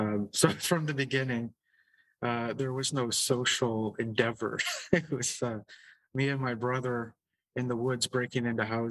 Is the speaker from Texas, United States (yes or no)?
no; Michigan, United States; born there; I was born in Michigan to Canadian parents, and my dad is a minister, Protestant minister. So we were basically roaming around the United States.